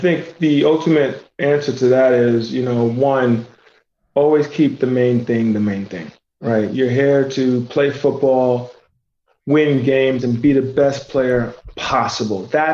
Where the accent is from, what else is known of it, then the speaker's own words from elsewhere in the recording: New York City, New York, United States; parents are Nigerian, went to Indiana University. I was born and raised in New York City